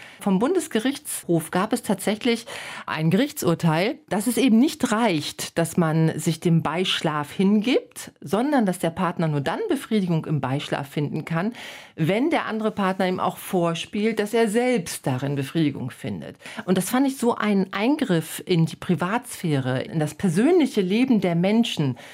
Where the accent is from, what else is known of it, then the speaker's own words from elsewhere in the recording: Cologne, North Rhine-Westphalia, Germany; ich wollte mal gucken, wie es in meiner Heimatstadt Köln aussieht